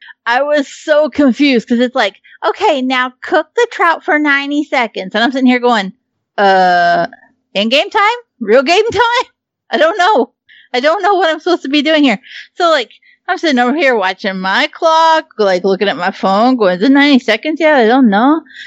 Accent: United States; born there; I was born in America.

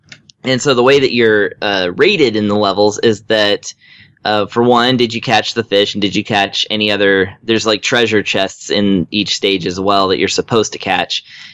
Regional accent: the South, United States; I'm from the South, and we eat a lot of fish.

